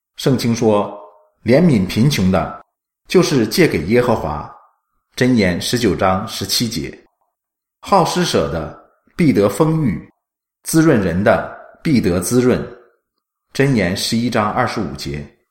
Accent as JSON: {"language": "Chinese", "country": "Hong Kong", "tie": "born or raised there", "said": "我成长于经济起飞阶段的香港，家境清贫，住山边寮屋及政府屋村。"}